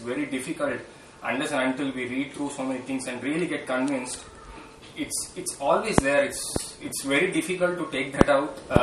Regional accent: India; right, we are all from India.

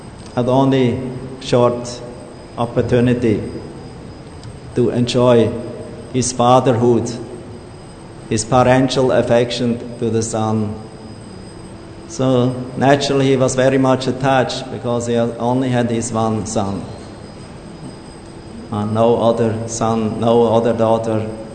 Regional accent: Zurich, Switzerland; I came to my hometown. It was in Switzerland, near Zurich.

